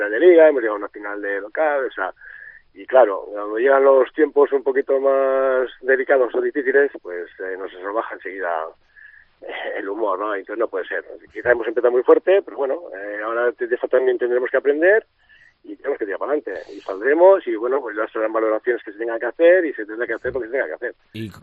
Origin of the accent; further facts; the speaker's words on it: Bilbao, Basque Country, Spain; Si somos de Bilbao.